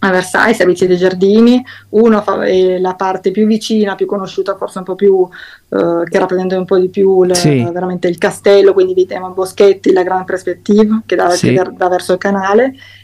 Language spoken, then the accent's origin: Italian; Rivoli, Piedmont, Italy; Io sono di Rivoli, proprio lì intorno, okay. Un po' vicino a Torino.